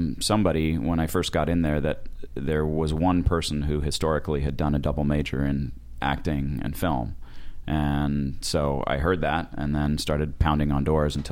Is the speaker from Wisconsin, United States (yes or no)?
no; Morro Bay, California, United States; I grew up on the Central Coast. I grew up in Morro Bay.